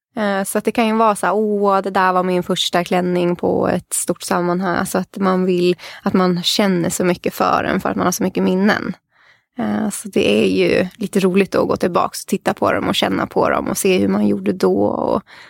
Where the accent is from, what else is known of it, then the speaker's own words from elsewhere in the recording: Enköping, Uppsala County, Sweden; Jag är från Enköping. Jag är ifrån land, en mil utanför Enköping.